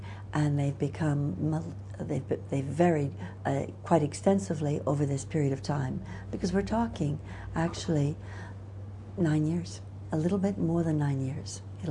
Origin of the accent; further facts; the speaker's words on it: United States; I am from the United States, and I am a legal officer and juris linguist.